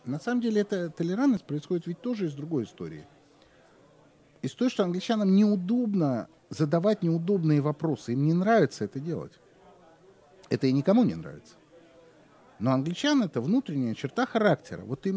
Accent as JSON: {"language": "Russian", "country": "Russia", "said": "Я говорю, ну вот я из России."}